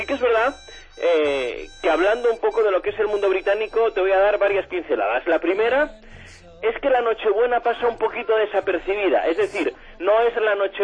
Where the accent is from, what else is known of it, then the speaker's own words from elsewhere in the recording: Madrid, Community of Madrid, Spain; llegas a Madrid, que es mi tierra, a Logroño, que es la tierra de mi mujer